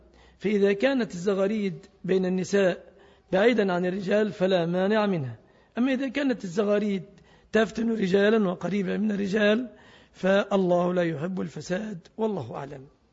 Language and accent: Arabic; Egypt; فنسأل الله أن يحفظ بلادنا مصر